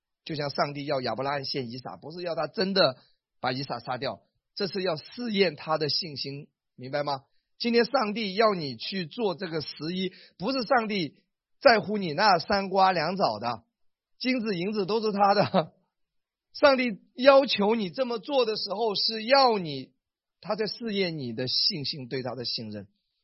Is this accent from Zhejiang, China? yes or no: yes; Wenzhou, Zhejiang, China; 你看我是温州的，我老家很多人做生意啊，我是大概懂一点的。